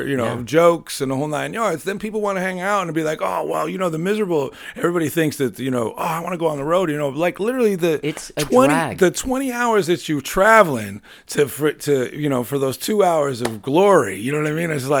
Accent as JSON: {"language": "English", "region": "New York", "country": "United States", "tie": "born or raised there", "said": "I'm growing up in New York."}